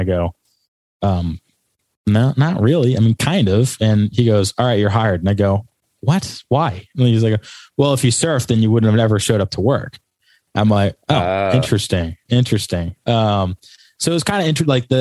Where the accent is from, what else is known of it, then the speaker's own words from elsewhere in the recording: Rhode Island, United States; I go, I'm from Rhode Island. He goes, Long Island? And I go, no, Rhode Island.